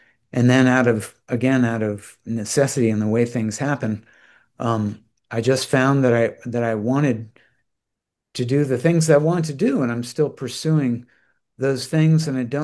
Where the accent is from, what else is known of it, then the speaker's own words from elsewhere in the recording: Rockville, Maryland, United States; I grew up in Rockville, Maryland, man. It's just a nothing suburb.